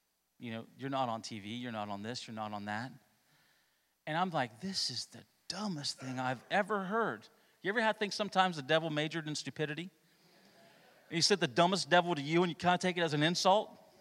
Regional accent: Ohio, United States; I'm a Hilljack from Ohio.

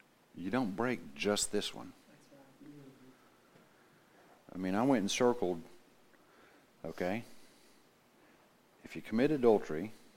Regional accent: South Carolina, United States; from South Carolina.

